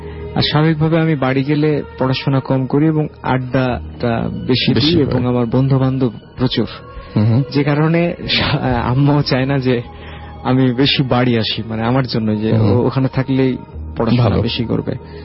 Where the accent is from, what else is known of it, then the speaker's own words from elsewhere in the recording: Rahanpur, Rajshahi Division, Bangladesh; আমাদের গ্রামটার একটু বর্ণনা দিই। যে চাঁপাইনবাবগঞ্জ জেলার লাস্ট স্টেশনটা হচ্ছে রহনপুর স্টেশন, মানে ওটার পরে ইন্ডিয়া।